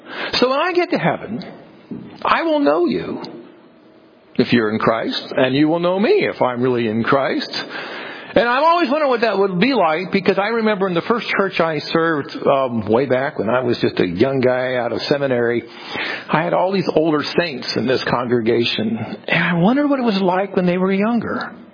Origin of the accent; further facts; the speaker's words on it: Akron, Ohio, United States; because I remember growing up in Akron, and the annual vacation was to go to Vermilion and spend a week on the lake.